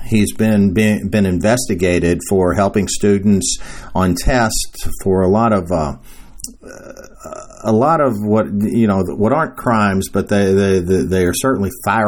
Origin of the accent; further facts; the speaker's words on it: Louisville, Kentucky, United States; things that are going on in the city of Louisville, my hometown.